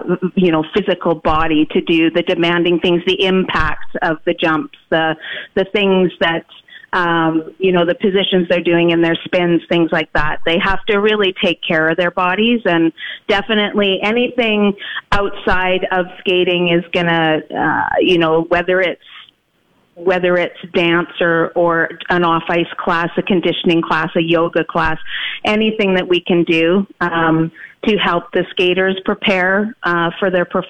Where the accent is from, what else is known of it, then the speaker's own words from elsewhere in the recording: Canada; being Canadian. It's part of, especially being up north in Fort McMurray